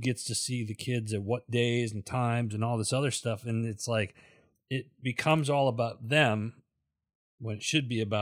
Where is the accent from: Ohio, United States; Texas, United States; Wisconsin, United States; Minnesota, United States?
Wisconsin, United States; I grew up in Wisconsin. We don't even do that.